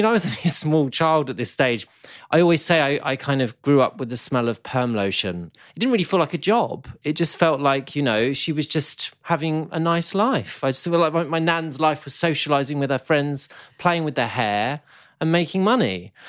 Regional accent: Luton, East of England, United Kingdom; I grew up in Luton, sunny Luton, just north of London.

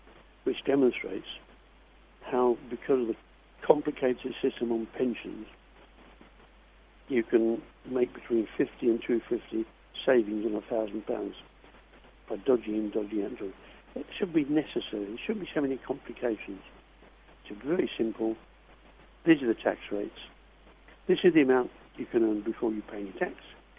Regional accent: Yorkshire and the Humber, United Kingdom; being Yorkshireman

